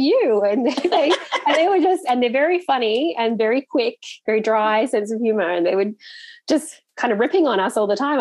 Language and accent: English; Australia; he thought I was American. And I was like, dude, I'm Australian.